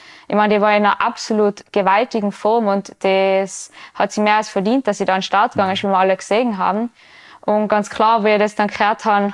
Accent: Tyrol, Austria; Das ist wie, als da die da bei uns im Ötztal in die Berge umfahren, weil das Rennen ist auch auf 1800.

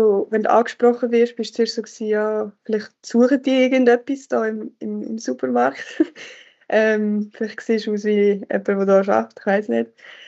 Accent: Buchs, Switzerland; Ich habe ehrlich gesagt auch nicht mehr viel Kontakt mit irgendwie alten Schulgespendli von Buchs oder so, wo ich herkomme

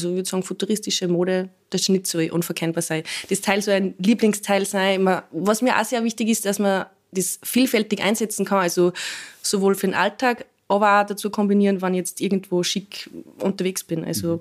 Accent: Upper Austria, Austria; born or raised there

